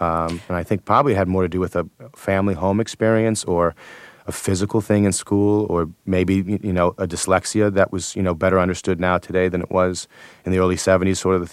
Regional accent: Buffalo Grove, Illinois, United States; also born or lived in Minnesota / Lake Forest; I lived in Minnesota for 1 month, and I was raised in Buffalo Grove, which is sort of a middle-class suburb in Illinois. And I lived there till I was 8, and then I moved to Lake Forest, Illinois, which is an upper-class suburb of Illinois.

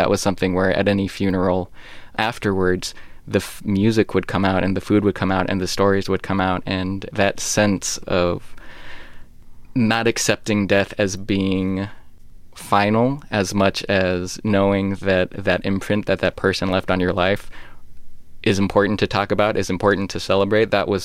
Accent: United States; You know, I grew up in the United States, but this film has been a really beautiful thing in my personal life

